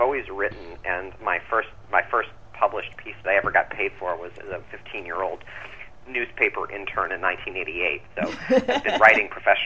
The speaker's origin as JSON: {"language": "English", "town": "Ann Arbor", "region": "Michigan", "country": "United States", "tie": "born or raised there", "said": "I grew up in Ann Arbor, Michigan."}